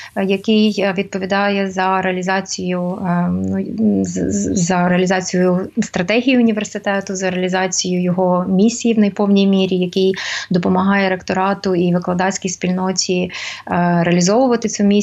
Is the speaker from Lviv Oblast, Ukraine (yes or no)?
yes; Lviv, Lviv Oblast, Ukraine; Звичайно, що я, напевно, по-перше, як львів'янка, по-друге, як...